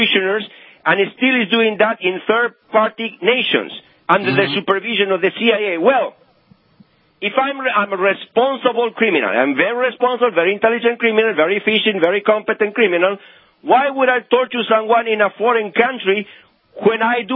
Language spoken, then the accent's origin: English; United States; I'm an American citizen living in an involuntary and forceful exile, and I emphasize it.